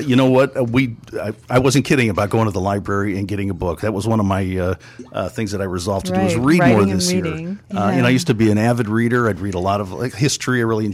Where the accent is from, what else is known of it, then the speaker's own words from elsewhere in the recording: Hammond, Indiana, United States; also born or lived in North Carolina; Born and raised in Hammond. Spent some time in North Carolina. Moved back to the area.